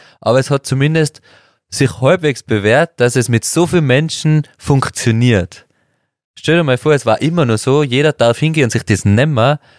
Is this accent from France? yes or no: no; Austria; wie wir als Österreicher